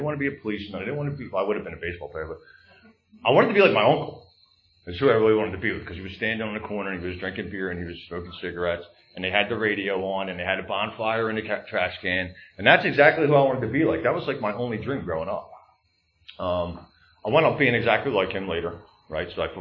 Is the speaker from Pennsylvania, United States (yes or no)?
yes; Philadelphia, Pennsylvania, United States; So I grew up in Northeast Philly, and I grew up at Lake Grant and Boulevard. Irish Catholic, normal Irish Catholic alcoholic family.